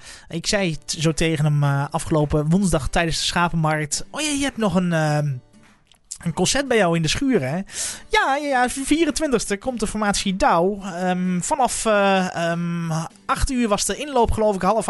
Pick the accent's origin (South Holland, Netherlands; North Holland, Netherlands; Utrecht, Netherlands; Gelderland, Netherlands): Gelderland, Netherlands; Kampenveen; born there; Nou, dus tussen Kampen en Wezep, daar ligt Kampenveen. Mijn geboorteplaats, waar ik ben geboren vroeger.